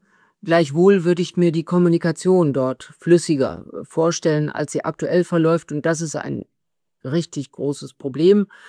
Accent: Bad Bentheim, Lower Saxony, Germany; Bei uns in Bad Bentheim ist Orientierungspunkt die Burg.

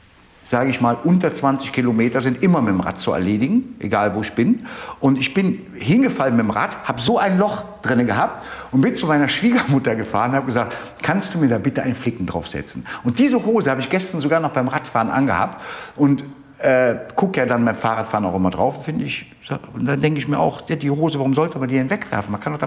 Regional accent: Cologne, North Rhine-Westphalia, Germany; weil ich bin ja Kölner, ich wohne ja in Köln.

